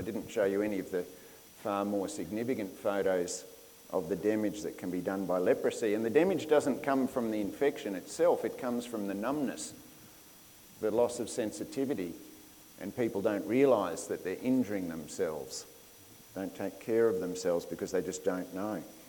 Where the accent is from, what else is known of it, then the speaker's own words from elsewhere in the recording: Brisbane, Queensland, Australia; So when I was young, growing up in Brisbane, our family had a boat, just a little run around